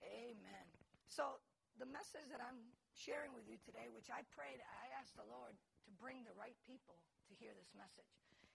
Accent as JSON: {"language": "English", "country": "Puerto Rico", "said": "even though I'm from Puerto Rico and there's plenty of them there."}